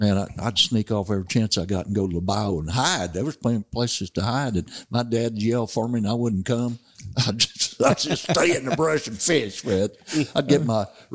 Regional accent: Missouri, United States; I grew up in the Missouri Boot Hill in the swamps, and all we had to hunt was rabbits and squirrels and raccoons.

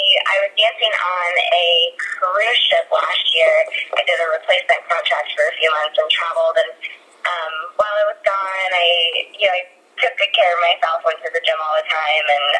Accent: Columbus, Ohio, United States; So I grew up dancing in Columbus, Ohio, where competition dance was like a big thing in the Midwest.

